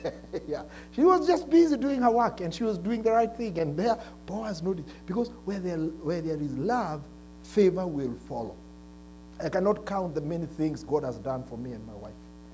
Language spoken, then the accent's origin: English; Kenya; moved away as an adult; now in United States; when we came from Kenya 12 years ago on a Tuesday before Thanksgiving, 4 kids.